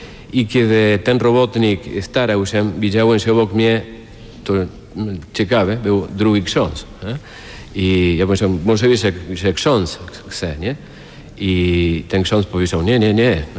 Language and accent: Polish; Mar del Plata, Buenos Aires Province, Argentina; Polish is a second language; Ja powiedziałem, że z Mar del Plata, nie?